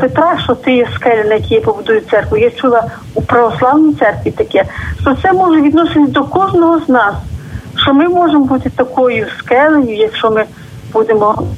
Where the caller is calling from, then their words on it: Rivne, Rivne Oblast, Ukraine; Я з Рівного, баптистка.